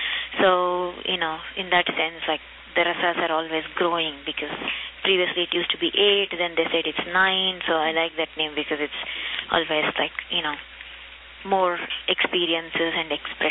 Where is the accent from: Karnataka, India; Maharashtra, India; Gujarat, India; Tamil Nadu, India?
Karnataka, India; Mysore; born there; I mean, like I was born in Mysore, which is in South India, also.